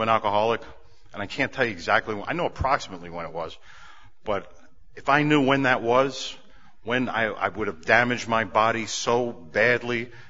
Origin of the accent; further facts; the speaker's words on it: Bronx, New York, United States; Most people know, well, everyone knows by now that I'm from New York. I'm from New York City. I'm a city boy. And I grew up in a place called the Bronx.